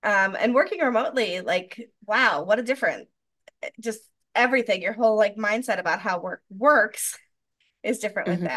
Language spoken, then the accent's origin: English; Rochester, New York, United States; But people make fun of Rochesterians for the way we say Rochester, as opposed to however other people say Rochester.